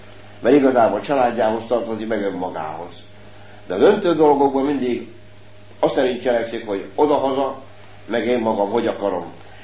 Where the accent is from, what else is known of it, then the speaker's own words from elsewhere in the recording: Álmosd, Hajdú-Bihar, Hungary; born there; Ez nem úgy van, hogy megkereszteltek, konfirmáltam, én kérem, Álmosdon születtem, nagyapám is református volt.